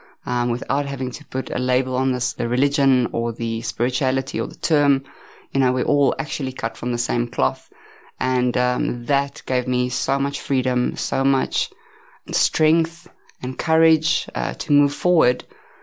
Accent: Pretoria, Gauteng, South Africa; I grew up in Pretoria, Centurion, as well. I've stayed there most of my life, traveled around a little bit.

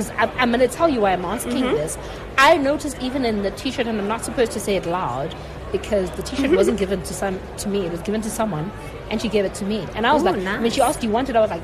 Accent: East London, London, United Kingdom; I'm actually from East London.

